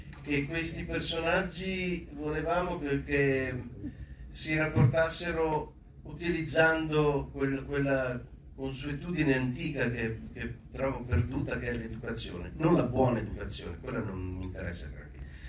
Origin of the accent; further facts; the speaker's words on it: Friuli-Venezia Giulia, Italy; della mia terra, delle mie zone, no? Di essere chiusi, poco inclini all'umorismo, all'ironia, di essere soltanto dei grandi lavoratori. Poi vi informo che a Friuli non si lavora più così tanto, ecco.